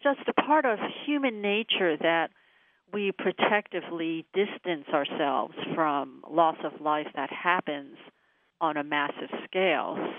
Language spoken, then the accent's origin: English; California, United States; I grew up in Southern California in a family that ate animals